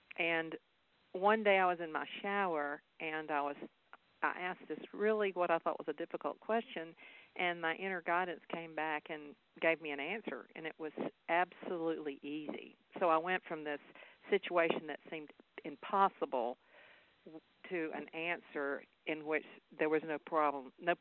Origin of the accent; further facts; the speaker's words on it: the South, United States; accent: Southern; First, I'll have to tell everybody they'll have to just get over my Southern accent.